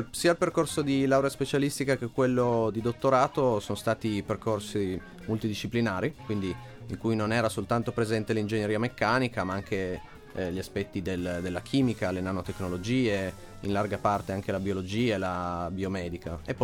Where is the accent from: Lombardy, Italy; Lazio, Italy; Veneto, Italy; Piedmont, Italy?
Piedmont, Italy; Riva presso Chieri; Sono originario qua dei dintorni, appena oltre le colline di Superga, sono di Riva presso Chieri.